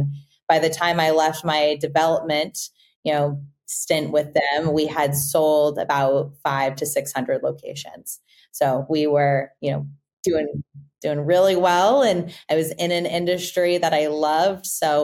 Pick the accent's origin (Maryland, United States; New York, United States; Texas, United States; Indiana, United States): Texas, United States; Austin; I'm an Austinite, born and raised in Austin, Texas, where, you know, my franchising journey really began.